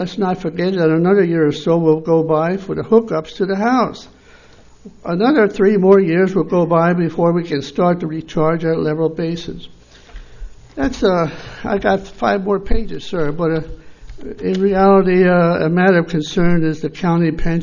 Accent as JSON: {"language": "English", "town": "Los Angeles", "region": "California", "country": "United States", "said": "from Los Angeles here to regurgitate old stuff."}